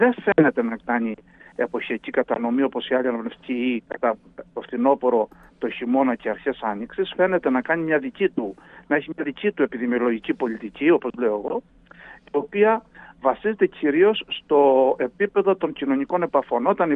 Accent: Ierapetra, Crete, Greece; Και η γενέτειρά μου, εκεί που μεγάλωσα.

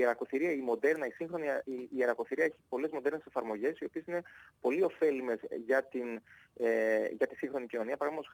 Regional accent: Thessaloniki, Central Macedonia, Greece; Είμαι και εγώ ιδιαίτερα χαρούμενος και συγκινημένος που έρχομαι ως Θεσσαλονικιός

